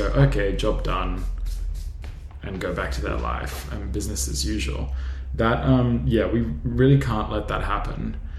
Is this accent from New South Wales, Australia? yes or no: no; Brisbane, Queensland, Australia; now in Melbourne, Australia; a Palestinian living in exile here on Wurundjeri country of the Eastern Kulin Nation. I grew up mostly on Turrbal and Yagada country in Mianjin.